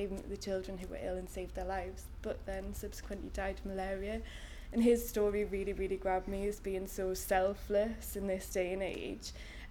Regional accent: Newcastle upon Tyne, North East England, United Kingdom; I'm 26 and I come from Newcastle upon Tyne.

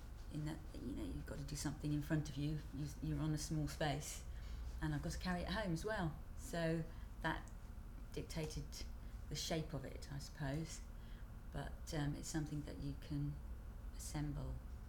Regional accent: Redhill, South East England, United Kingdom; I'm 46 and I'm from Redhill.

